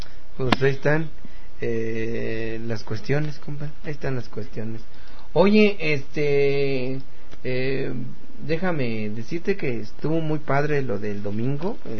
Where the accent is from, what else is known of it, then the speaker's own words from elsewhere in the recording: San Luis Potosí, Mexico; Yo soy de San Luis Potosí.